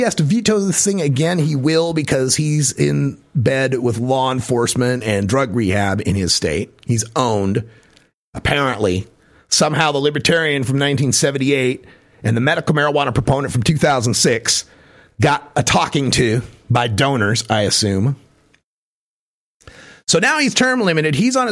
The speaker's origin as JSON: {"language": "English", "region": "Idaho", "country": "United States", "tie": "born or raised there", "said": "I grew up in Idaho. I've seen the rise of Butch Otter."}